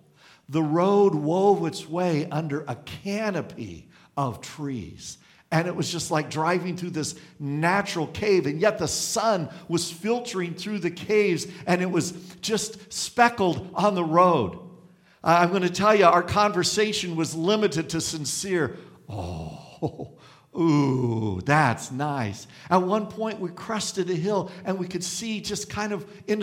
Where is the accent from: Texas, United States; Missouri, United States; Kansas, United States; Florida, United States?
Kansas, United States; While I grew up in Kansas, and that's been no secret